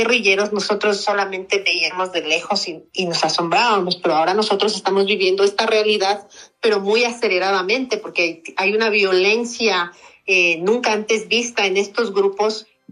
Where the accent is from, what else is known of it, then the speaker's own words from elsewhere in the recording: Ecuador; Bueno, yo como ecuatoriana quisiera saber